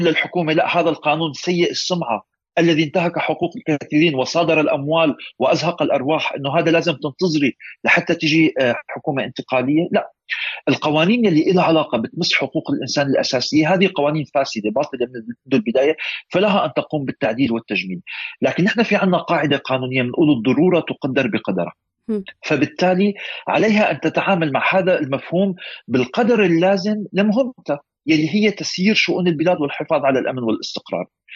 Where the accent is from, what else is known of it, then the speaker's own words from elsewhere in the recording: Syria; لأنه نحن كشعب سوري نحتاجه.